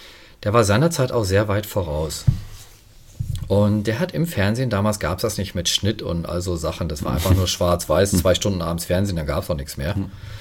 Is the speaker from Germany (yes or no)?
yes; Frankfurt, Hesse, Germany; born there; Nein, zufällig gebürtiger Hesse.